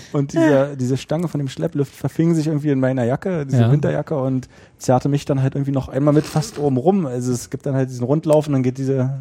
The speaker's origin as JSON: {"language": "German", "town": "Biesdorf", "region": "Berlin", "country": "Germany", "tie": "born or raised there", "said": "Also es war bei uns in Biesdorf, da war ich wahrscheinlich so roundabout 10, weiß nicht, ich weiß nicht mehr so genau."}